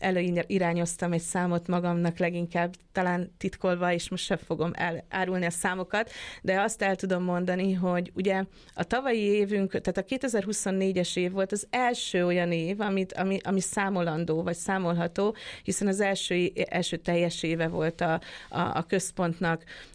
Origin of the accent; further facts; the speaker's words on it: Szeged, Csongrád-Csanád, Hungary; nagy előnyt is jelentett az is, hogy én szegediként kicsit másképp is láttam meg Füredet talán